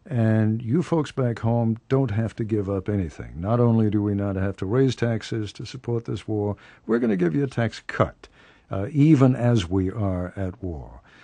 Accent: England, United Kingdom; I'm a World War II baby. I grew up in England during World War II.

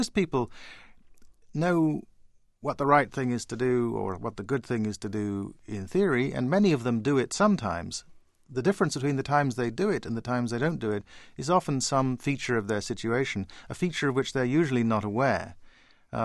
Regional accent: Ghana; I admire enormously the work that Mother Teresa did to create the Mother Teresa homes, as one in my hometown in Ghana

